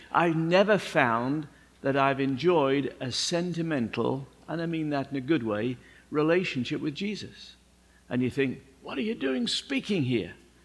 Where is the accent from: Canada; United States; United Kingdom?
United Kingdom; England; But maybe it's because I'm English, I don't know.